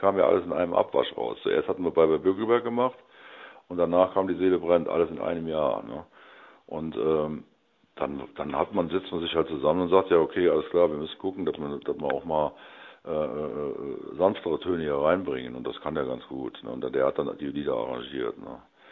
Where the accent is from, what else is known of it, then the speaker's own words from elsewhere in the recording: Andernach, Rhineland-Palatinate, Germany; accent: Rhenish; ich komme aus Andernach, ist noch weiter unterhalb. Das heißt, bin Rheinländer und spreche auch rheinischen Dialekt.